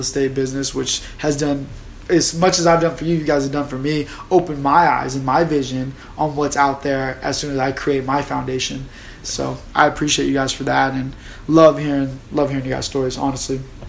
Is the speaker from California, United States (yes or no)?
yes; Redlands, California, United States; I grew up in Redlands, California, and I just know that I was generally a good kid until around like 7-8 years old.